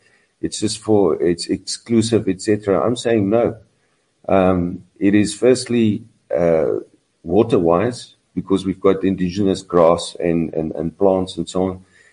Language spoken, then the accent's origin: English; South Africa; I'm proud that I'm from South Africa.